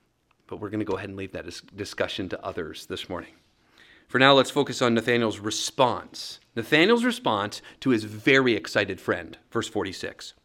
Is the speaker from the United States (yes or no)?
no; Abbotsford, British Columbia, Canada; also born or lived in Winnipeg; Kind of like I'm from Winnipeg, but I grew up in Abbotsford.